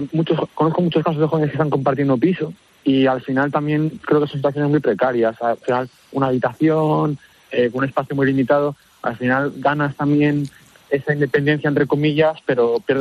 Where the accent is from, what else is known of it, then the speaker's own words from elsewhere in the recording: Madrid, Community of Madrid, Spain; soy de Madrid, y vivía también aquí en alquiler.